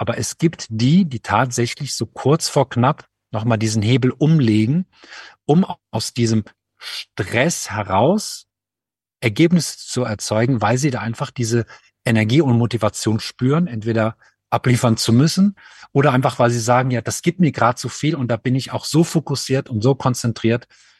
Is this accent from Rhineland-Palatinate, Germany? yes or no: no; Hesse, Germany; wir sagen in Hessen, also ich bin in Hessen aufgewachsen